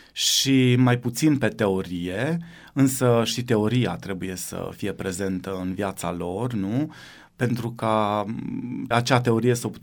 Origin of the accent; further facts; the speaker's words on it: Gheorgheni, Harghita County, Romania; Am venit din localitatea Gheorgheni, din județul Harghita. Am 34 de ani.